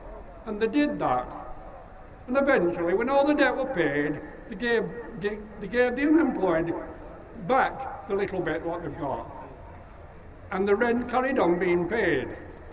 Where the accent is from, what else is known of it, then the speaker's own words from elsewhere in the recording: Sheffield, Yorkshire and the Humber, United Kingdom; Right, I'm from Gleadless Valley.